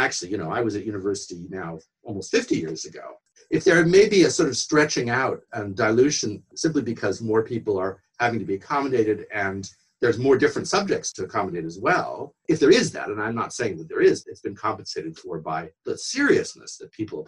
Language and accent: English; United States; now in United Kingdom; it's only my home country technically, and in terms of what you can hear in my accent, because I've lived here most of my life.